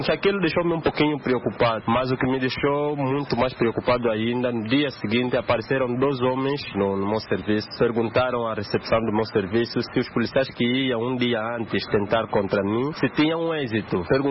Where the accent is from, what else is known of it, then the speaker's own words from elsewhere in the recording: Maranhão, Brazil; e eu sou de Maranhão.